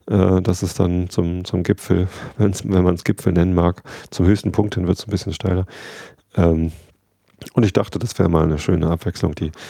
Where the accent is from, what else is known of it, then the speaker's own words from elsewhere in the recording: Wistedt, Lower Saxony, Germany; durch Wisted durch, da wo ich aufgewachsen bin